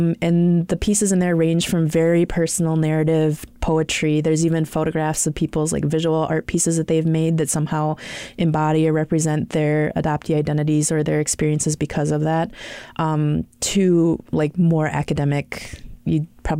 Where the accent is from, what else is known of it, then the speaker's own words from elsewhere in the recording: Oakdale, Minnesota, United States; I grew up in Oakdale, Minnesota.